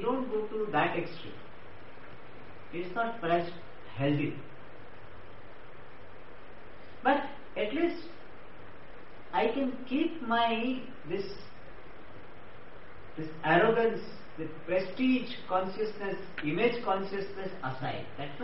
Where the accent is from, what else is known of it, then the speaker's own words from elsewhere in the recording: South India, India; Guru is from North India suppose, and he likes North Indian dishes. So I am South Indian, so but I serve what he or she likes.